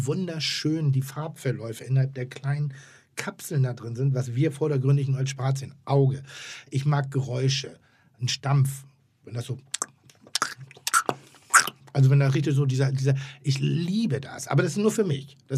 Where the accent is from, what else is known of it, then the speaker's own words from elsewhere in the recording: Northern Germany, Germany; ich bin Norddeutscher